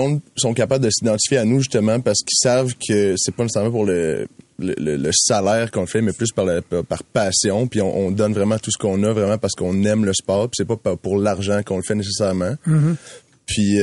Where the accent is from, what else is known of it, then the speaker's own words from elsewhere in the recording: Quebec, Canada; Moi, je suis un gars de la rive nord de Montréal.